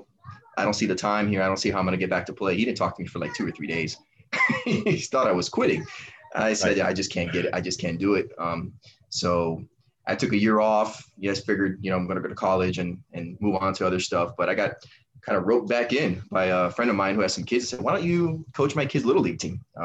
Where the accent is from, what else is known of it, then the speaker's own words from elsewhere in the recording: Miami, Florida, United States; I'm from Miami, born and raised.